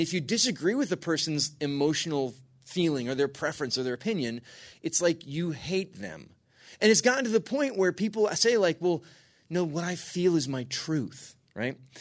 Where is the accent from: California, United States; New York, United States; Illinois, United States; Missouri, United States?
California, United States; So, and so I am from California, and it is kind of funny. When you're from California, people are like, do you know any famous people?